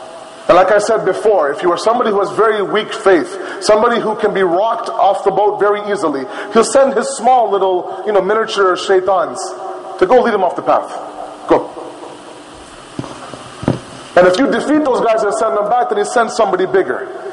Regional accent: Toronto, Ontario, Canada; I mean, I'm born and raised in Toronto.

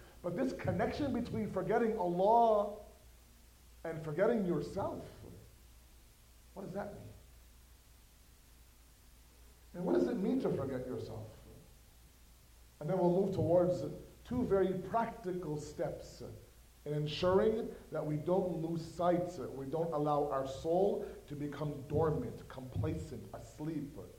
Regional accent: Toronto, Ontario, Canada; I'm not from here, as many of you know, I'm from Toronto.

